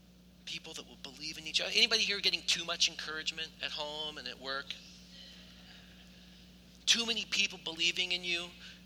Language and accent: English; Nelson, British Columbia, Canada; Okay, so we grew up in Nelson, B.C., a town of 7,000 people with about 4 stoplights.